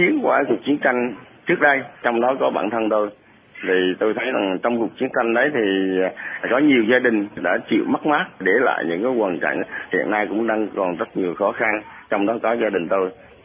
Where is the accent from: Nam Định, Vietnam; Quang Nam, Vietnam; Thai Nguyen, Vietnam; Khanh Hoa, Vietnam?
Quang Nam, Vietnam; Quê hương tôi là cách cái trung tâm thành phố Đà Nẵng khoảng 20 cây số, thuộc tỉnh Quảng Nam đấy.